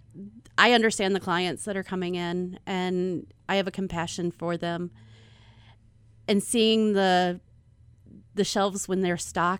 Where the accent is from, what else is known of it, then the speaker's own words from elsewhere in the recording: St. Louis, Missouri, United States; now in Roseburg, United States; No, we moved here in May. I am from St. Louis.